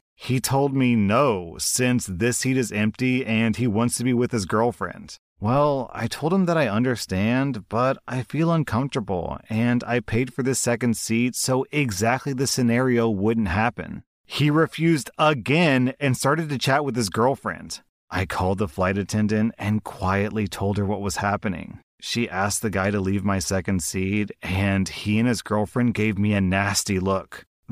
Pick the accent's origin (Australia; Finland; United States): United States; I've got to admit, you know, I'm an American. I've never been to a Punjabi wedding